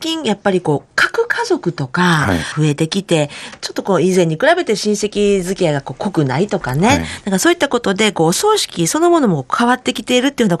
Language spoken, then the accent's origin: Japanese; Osaka, Japan; now in Aomori, Japan; 私実は大阪出身なんですね。